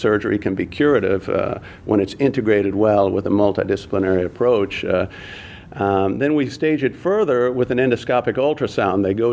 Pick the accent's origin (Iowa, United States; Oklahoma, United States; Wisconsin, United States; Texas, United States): Oklahoma, United States; Vinita; I'm from a small town in northeastern Oklahoma initially, Vinita, Oklahoma. And I grew up in Oklahoma, went away to undergrad at the University of Notre Dame, and then came back to the University of Oklahoma for med school.